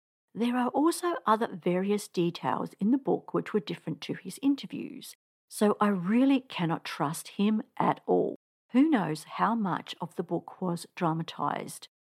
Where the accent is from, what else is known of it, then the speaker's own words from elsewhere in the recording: Australia; Being an Australian myself, reading his story allowed me to relate to him and his persona, which was that of a typical Aussie larrikin.